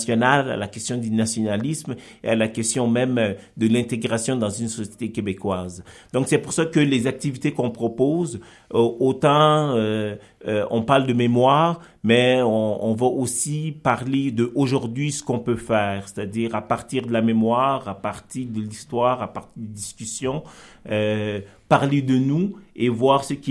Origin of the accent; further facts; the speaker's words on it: Guinea; now in Canada; je suis au Québec depuis 1997, donc oui, je viens d'Afrique de l'Ouest, mais je me considère tout à fait plus québécois que guinéen.